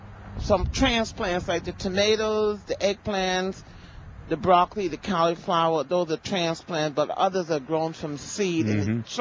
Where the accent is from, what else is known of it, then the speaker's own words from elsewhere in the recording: New York, United States; now in Texas, United States; What happened is I'm a transplant from New York.